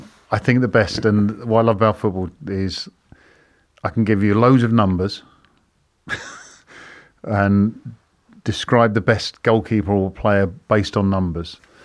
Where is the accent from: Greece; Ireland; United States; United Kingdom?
United Kingdom; England; And as an Englishman or an English kid at the time, being sort of taught by English goalkeeping coaches